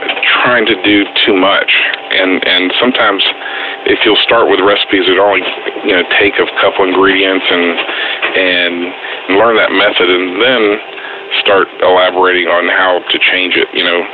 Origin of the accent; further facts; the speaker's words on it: Galveston, Texas, United States; I was born and raised here in Texas, but grew up kind of in the Ball High, Texas City area, Galveston. But I've been in Houston since 91.